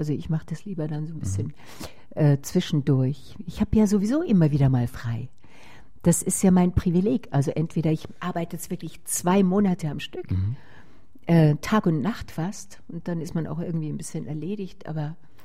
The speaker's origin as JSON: {"language": "German", "town": "Burghausen", "region": "Bavaria", "country": "Germany", "tie": "born there", "said": "Also ich bin ja in Burghausen geboren, ja."}